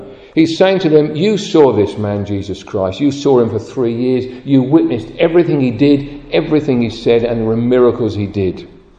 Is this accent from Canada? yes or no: no; United Kingdom; You know how we would have hated that as proud British